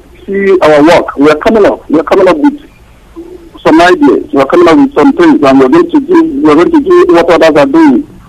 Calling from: China; We are all listening from China.

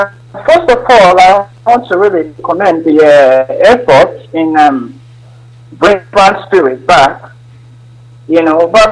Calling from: Northern Cyprus, Cyprus; I'm calling from North Cyprus.

